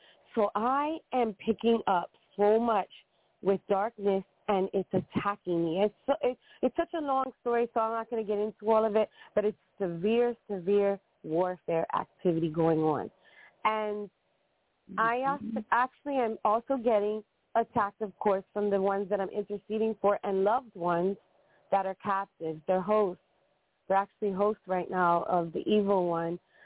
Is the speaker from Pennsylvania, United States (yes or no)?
yes; Pennsylvania, United States; I spoke to you. I'm from Pennsylvania, and I spoke to you months ago.